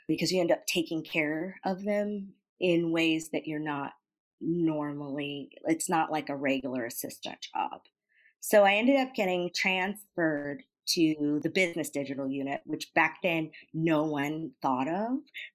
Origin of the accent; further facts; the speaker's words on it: St. Louis, Missouri, United States; I grew up in St. Louis, so there's not a ton of us there.